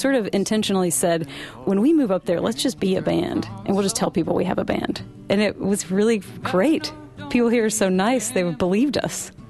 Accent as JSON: {"language": "English", "region": "Appalachia", "country": "United States", "said": "But I think the combination of coming here and telling people we're Appalachian and I have this murder ballad"}